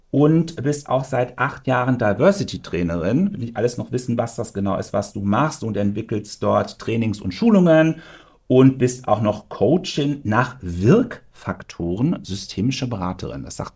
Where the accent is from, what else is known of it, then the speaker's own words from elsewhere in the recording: North Rhine-Westphalia, Germany; born there; Ich bin gebürtiger Sauerländer.